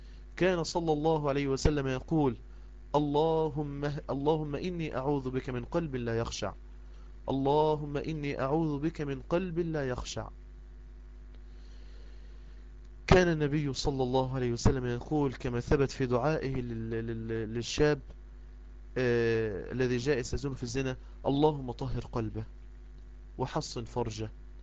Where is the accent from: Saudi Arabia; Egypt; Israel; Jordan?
Egypt; زي ما احنا بنقول عندنا في مصر: اسال مجرب.